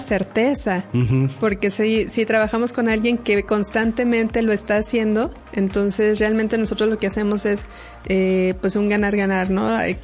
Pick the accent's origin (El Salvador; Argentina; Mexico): Mexico; porque si algo somos buenos los mexicanos es para inventar